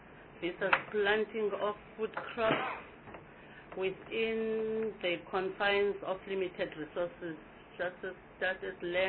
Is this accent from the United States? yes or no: no; Eastern Cape, South Africa; I think I'm from the Eastern Cape.